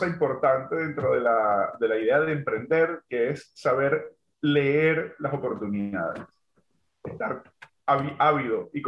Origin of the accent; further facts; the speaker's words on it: Venezuela; yo vengo de Venezuela